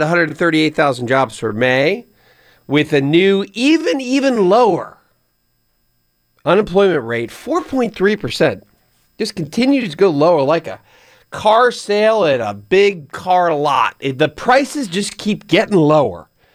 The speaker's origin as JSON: {"language": "English", "region": "Pennsylvania", "country": "United States", "tie": "born or raised there", "said": "my home state of Pennsylvania, next to Kennett Square"}